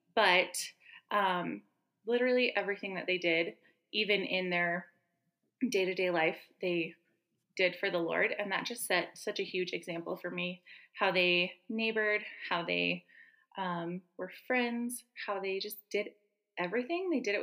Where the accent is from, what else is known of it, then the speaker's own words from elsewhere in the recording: Louisville, Colorado, United States; So I grew up in Colorado, born and raised. Pretty much it was all I knew until I graduated high school. I was born in Boulder and lived outside of Boulder in a small town, Lewisville, until I was 18.